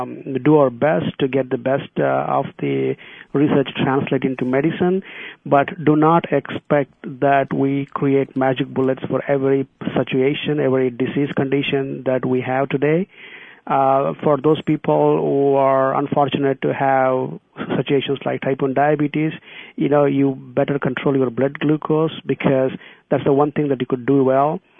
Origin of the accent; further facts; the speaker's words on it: India; English is a second language; I mean, I come from India, so I'm just going to give one example how things have changed.